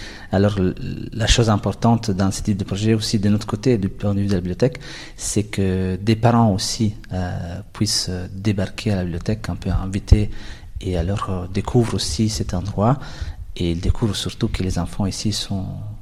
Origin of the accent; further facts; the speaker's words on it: Italy; Oui, en effet, je suis italien.